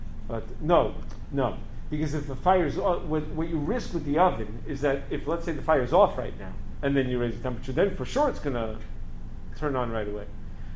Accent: Long Island, New York, United States; LIPA, I'm from Long Island, LIPA is going to power it through.

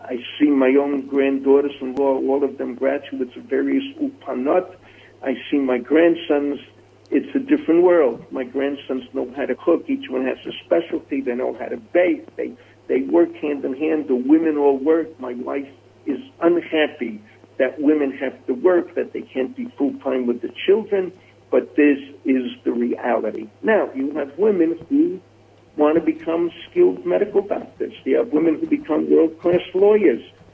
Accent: United States; I grew up in America.

